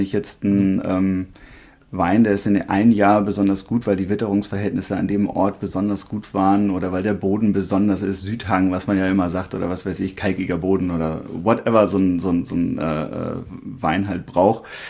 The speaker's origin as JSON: {"language": "German", "town": "Buchholz", "region": "Lower Saxony", "country": "Germany", "tie": "born or raised there", "said": "Also ich bin in Buchholz geboren, habe ein paar Jahre in Holmseppensen gelebt, bin aber in der Buchholzer Umgebung aufgewachsen."}